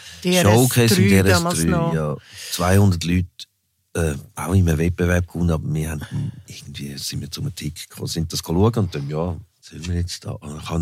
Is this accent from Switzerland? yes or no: yes; Switzerland; fährst du irgendwie als Schweizer Nobody irgendetwas auf zu erzählen